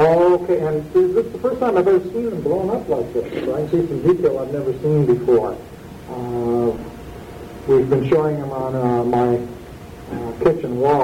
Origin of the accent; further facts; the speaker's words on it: Grand Rapids, Michigan, United States; and since I'm from Grand Rapids, we're going to go to Grand Rapids.